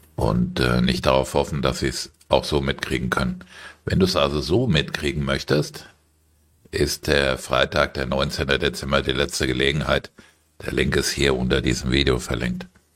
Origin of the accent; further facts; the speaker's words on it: Germany; und wir als Deutsche, die meisten von uns können sich Gott sei Dank nicht erinnern, weil so alt sind wir nicht